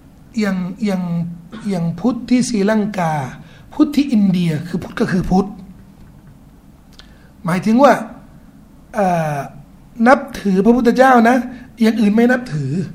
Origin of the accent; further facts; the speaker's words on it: Chiang Mai, Thailand; ที่ผมมาจากเชียงใหม่นี่เห็นชัดเลยอ่ะไปเชียงใหม่เนี่ยเริ่มเห็นเลย